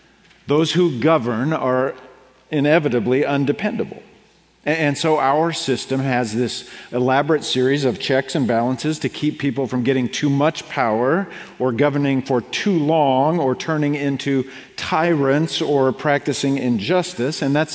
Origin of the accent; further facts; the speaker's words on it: Seattle, Washington, United States; So in my hometown of Seattle, there is a neighborhood and a business district that is called Fremont.